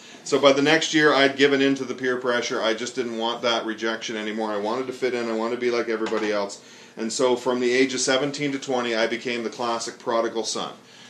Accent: Trenton, Ontario, Canada; I was raised in a Christian home. Well, some details. … I'm from Ontario, from Eastern Ontario, near Belleville, Trenton.

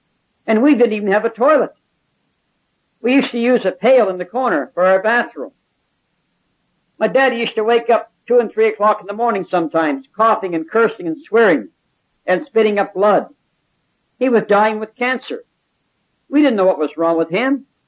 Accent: Halifax, Nova Scotia, Canada; born there; I was born in Halifax, Nova Scotia in 1930.

